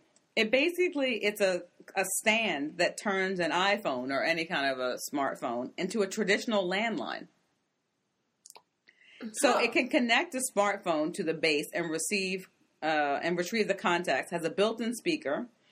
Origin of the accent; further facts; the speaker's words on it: the South, United States; I'm from technically from the South. It's hot enough where I'm from.